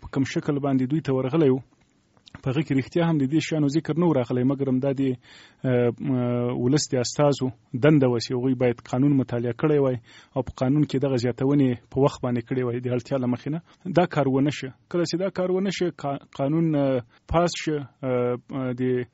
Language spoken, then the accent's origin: Pashto; Paktika, Afghanistan; زه د پکتیکا ولایت یم.